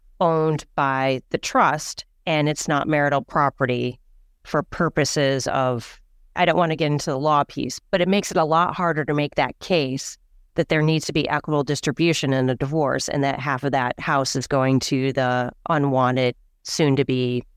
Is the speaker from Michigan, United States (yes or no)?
yes; Michigan, United States; I grew up in Michigan and we had an acre garden that we grew 20 different crops on it.